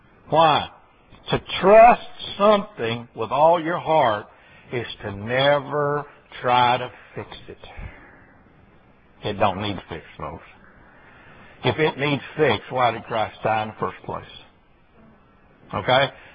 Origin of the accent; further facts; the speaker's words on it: Arkansas, United States; I'm in English, and I'm not real good at that. Come from Arkansas.